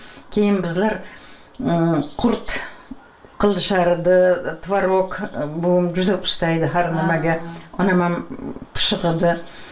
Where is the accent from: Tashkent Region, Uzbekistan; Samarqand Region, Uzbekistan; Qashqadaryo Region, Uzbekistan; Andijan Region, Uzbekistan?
Tashkent Region, Uzbekistan; Piskent; Men shu yerda tug'ilganman-da. Eshik deraza bo'lmagan. Piskentda, ha, garnak degan yer bor edi, leshoz degan.